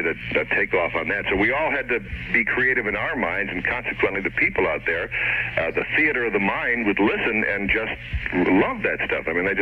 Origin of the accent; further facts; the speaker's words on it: Buffalo, New York, United States; also born or lived in Detroit / Denver; It's almost my, literally this is my hometown because I was born here and grew up some 18, 19 years here in Buffalo.